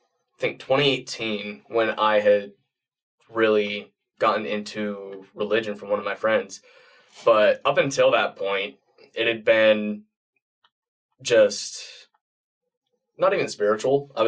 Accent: South Jordan, Utah, United States; I'm from South Jordan, Utah. I'm 21 years old

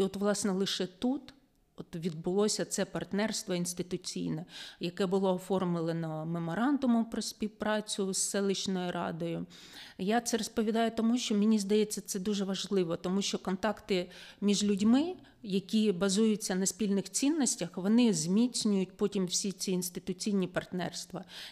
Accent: Kharkiv Oblast, Ukraine; а я сама родом з Харківської області

